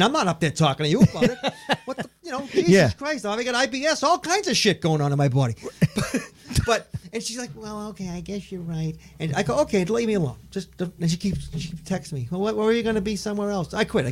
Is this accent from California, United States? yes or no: no; New Jersey, United States; We're from New Jersey.